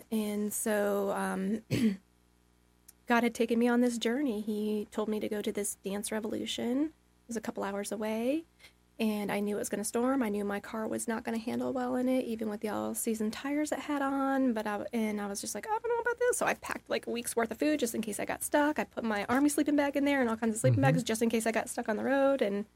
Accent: New York, United States; And I came from New York. I'm used to driving in it, but I knew my car.

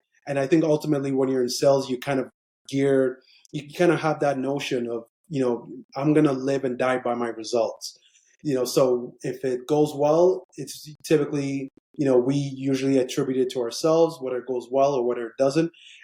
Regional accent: Nigeria; born there; Well, I mean, I was born in Nigeria

